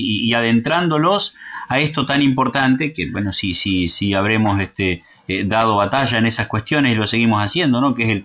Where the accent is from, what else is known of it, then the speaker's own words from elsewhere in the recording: Argentina; de dónde venimos como argentinos, por qué hablamos como hablamos